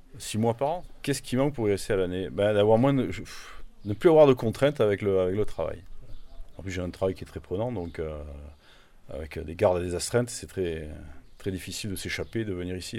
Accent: Avignon, Provence-Alpes-Côte d'Azur, France; Pas du tout, non. On est originaire d'Avignon.

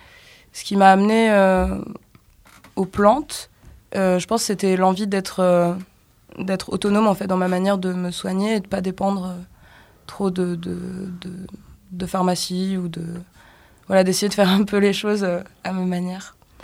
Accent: Nouvelle-Aquitaine, France; now in Paris, France; Alors, moi, du coup, je viens de la Creuse. Et je vis en ce moment à Paris, j'ai une vie très très mouvante et j'ai vécu dans une ferme aussi dans le nord de la France

